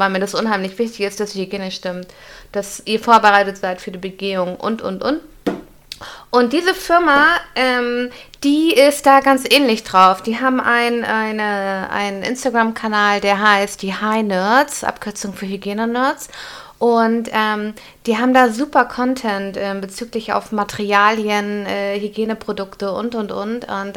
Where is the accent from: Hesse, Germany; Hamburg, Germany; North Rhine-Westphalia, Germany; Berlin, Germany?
Hamburg, Germany; Ich bin ja auch Hamburgerin, wie ihr wisst, und dann passt das meistens.